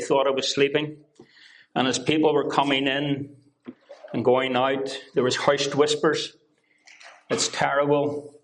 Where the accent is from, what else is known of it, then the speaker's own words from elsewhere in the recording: Belfast, Northern Ireland, United Kingdom; I come originally from East Belfast in Northern Ireland.